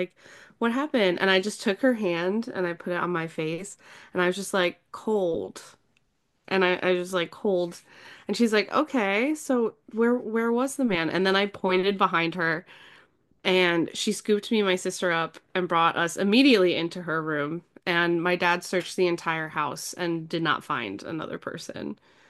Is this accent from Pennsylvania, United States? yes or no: yes; Pennsylvania, United States; But yeah, so I'm from the Poconos and I grew up in a haunted house. It was built in the 1700s.